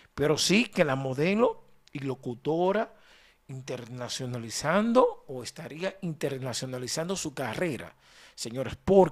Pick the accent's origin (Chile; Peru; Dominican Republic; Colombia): Dominican Republic; en este año nosotros como dominicanos estuvimos representados